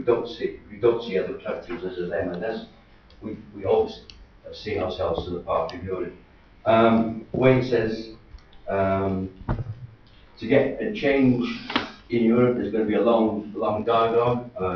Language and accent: English; Wales, United Kingdom; I'm only speaking out as a Welsh point of view.